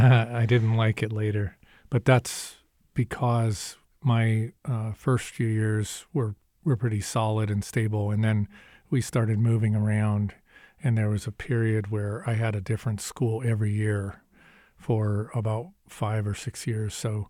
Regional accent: Los Angeles, California, United States; the specific area that I remember the most was Claremont, which is the little city suburb around Pomona College

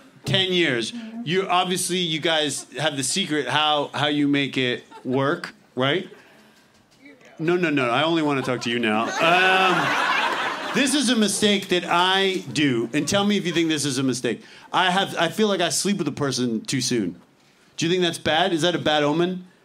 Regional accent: Canada; I'm Canadian, but what's that?

